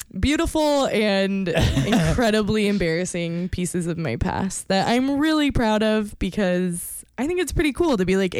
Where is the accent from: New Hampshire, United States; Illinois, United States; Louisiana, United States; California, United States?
California, United States; even back growing up in California, I have tons of stories of like random stuff that I found on the side of the road